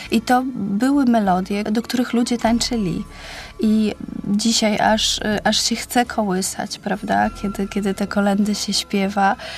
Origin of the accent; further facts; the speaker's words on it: Łódź, Łódź Voivodeship, Poland; Wychowywałam się w Łodzi, gdzie nie przychodzi gwiazdor, tylko święty Mikołaj.